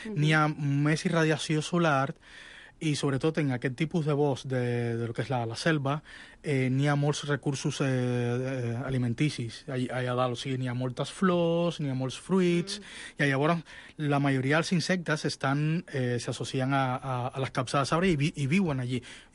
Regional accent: Cuba; Catalan is a second language; moved away as an adult; now in Barcelona, Spain; soc cubà, i radico a Barcelona des del 2001.

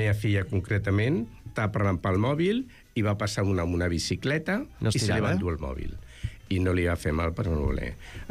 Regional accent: Barcelona, Catalonia, Spain; jo sóc oriundo de Ciutat Vella, al carrer Banys Vells

